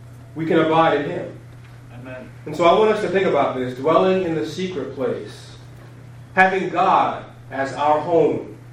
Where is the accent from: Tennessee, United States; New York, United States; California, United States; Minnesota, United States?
New York, United States; Elmont; And obviously, I grew up here in Elmont, and I remember the first few weeks, there was that feeling of being homesick.